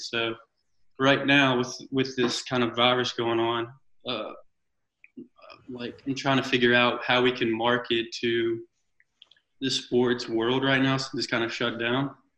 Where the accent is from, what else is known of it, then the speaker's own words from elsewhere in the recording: North Carolina, United States; I'm from North Carolina.